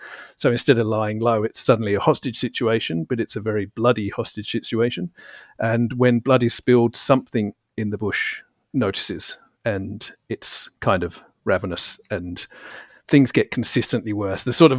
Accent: England, United Kingdom; now in Australia; when I was growing up in England

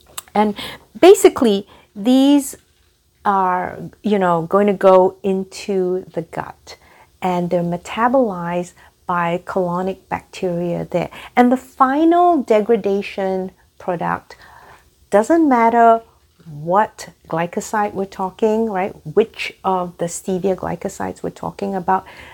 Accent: Singapore; growing up in Singapore

